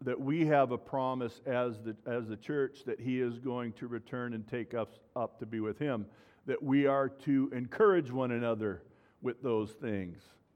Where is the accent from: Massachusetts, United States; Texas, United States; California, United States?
California, United States; I grew up in Southern California, and I don't know how many of you used to be in Southern California